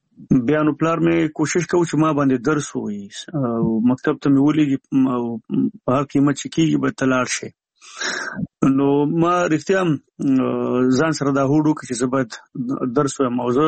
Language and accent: Pashto; Nangarhar, Afghanistan; born or raised there